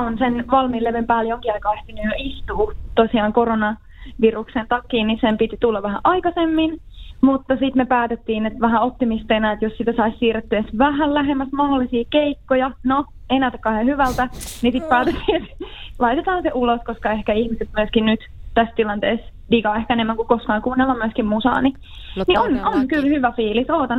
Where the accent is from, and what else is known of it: Turku, Southwest Finland, Finland; born or raised there